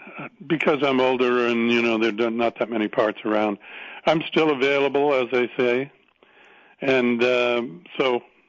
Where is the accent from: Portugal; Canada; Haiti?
Canada; But the British government wouldn't let me work in England. And that really, really got to me because I'm Canadian.